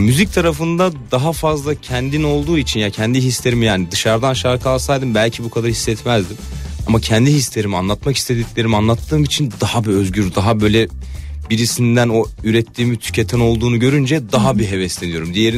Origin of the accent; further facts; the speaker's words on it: Ankara, Turkey; also born or lived in United States; Çünkü Ankara'da doğdum, büyüdüm.